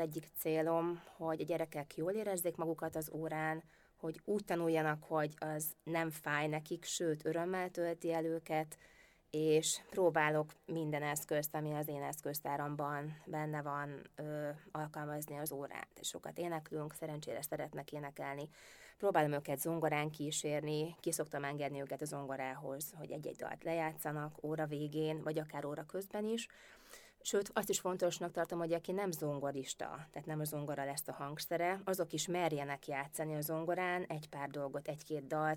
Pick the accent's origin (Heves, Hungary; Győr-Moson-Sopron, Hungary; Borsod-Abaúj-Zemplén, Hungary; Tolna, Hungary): Győr-Moson-Sopron, Hungary; Győr; hogy győri vagyok, Győrben születtem.